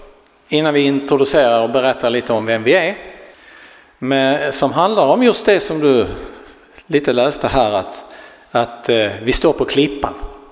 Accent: Trelleborg, Skåne, Sweden; also born or lived in Uganda; Jag är född i Trelleborg. Och där bodde jag i 24 år. Och nu bor jag där igen.

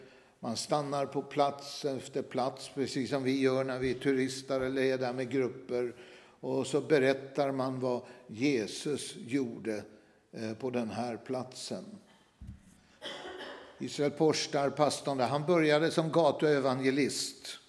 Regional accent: Sweden; Och jag tänkte, jag är svensk, vet ni

